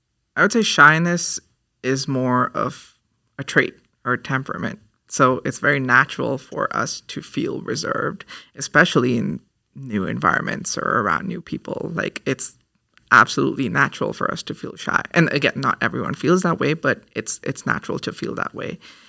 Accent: India; which is very prominent in my culture being an Indian person as well, or a South Asian person as well

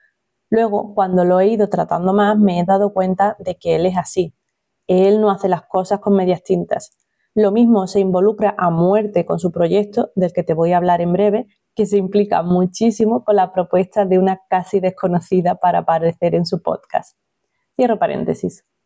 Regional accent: Andalusia, Spain; Bueno, permíteme exagerar un poco que soy andaluza.

